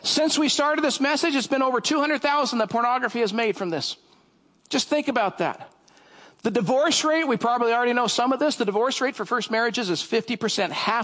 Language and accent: English; Yakima, Washington, United States; I grew up in Yakima, when I was a teenager, I was part of the harvest. We had orchards all around. We lived out in the country, had orchards all around us